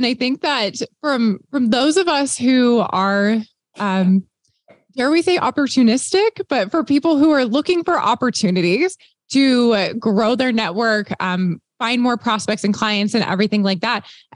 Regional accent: Texas, United States; I grew up in Texas, like Texas barbecue.

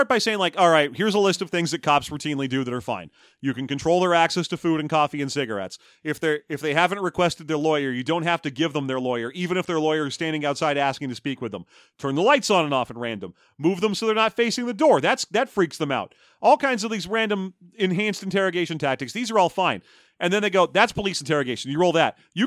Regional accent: United States; I use Google as a verb for looking things up. I'm an American, damn it.

